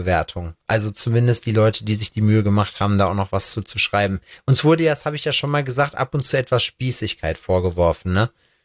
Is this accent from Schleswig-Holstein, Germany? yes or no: no; Aachen, North Rhine-Westphalia, Germany; als Aachener Jung